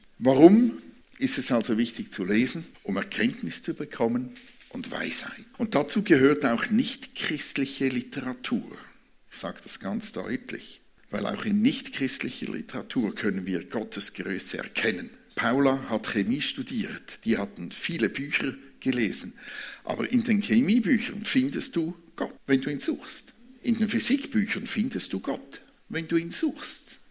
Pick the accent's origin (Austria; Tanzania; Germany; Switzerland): Switzerland; Thurgau; kennen wir als Thurgauer, oder?